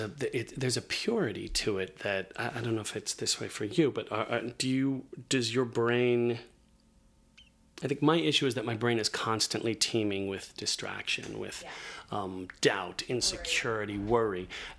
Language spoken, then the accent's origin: English; Indianapolis, Indiana, United States; now in New York, United States; I grew up in Indiana.